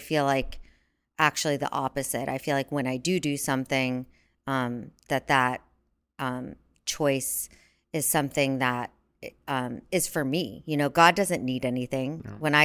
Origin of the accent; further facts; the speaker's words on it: Fort Worth, Texas, United States; I was coming from Fort Worth, Texas